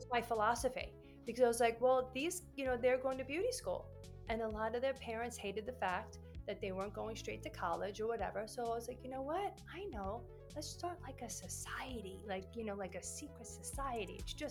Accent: New York, United States; And I am a New Yorker, Italian New Yorker, and I used to have a very short fuse.

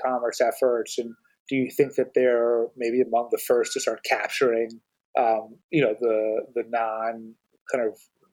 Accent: New York, United States; I worry as a New Yorker that COVID in many ways is the kind of office space equivalent of that aha moment

